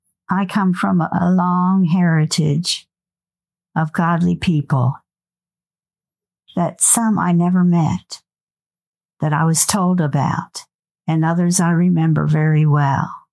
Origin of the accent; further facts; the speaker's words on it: Maryland, United States; I grew up in Maryland